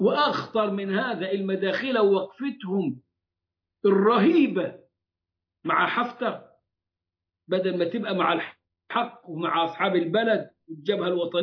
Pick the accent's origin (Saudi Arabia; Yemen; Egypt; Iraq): Egypt; شوف اللي حصل عندنا في مصر